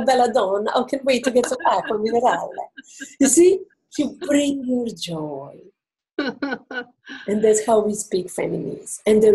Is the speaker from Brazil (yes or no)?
no; Croatia; first language Croatian; English is a second language; You recognize me as a foreigner because of my accent. And if I fully speak my Croatian, you will definitely know she is totally not from here, right?